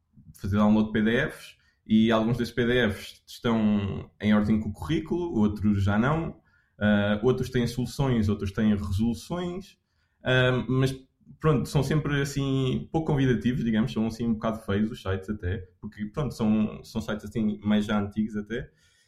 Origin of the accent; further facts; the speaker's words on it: Lisbon, Portugal; Eu sou de Lisboa.